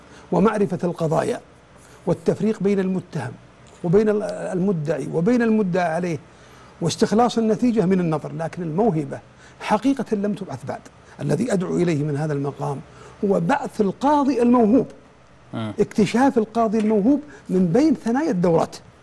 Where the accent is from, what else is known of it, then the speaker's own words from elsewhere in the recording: Saudi Arabia; عندنا في السعودية